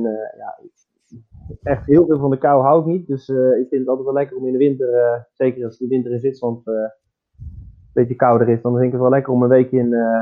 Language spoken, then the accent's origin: Dutch; Netherlands; stel dat we beide de eerste en de tweede plaats lopen als Nederlander, gaan we beide naar het WK finisher samen.